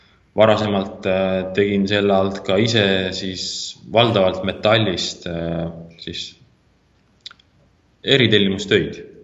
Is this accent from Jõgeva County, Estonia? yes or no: no; Tartu, Tartu County, Estonia; now in Rõuge, Estonia; mä olen hetkel olles elupõline tartlane või nooruses tartlane, siis ma nüüd viimased juba võib-olla 15 aastat olen siukene uusmaakas. Ma elan Võrumaal Rõuge vallas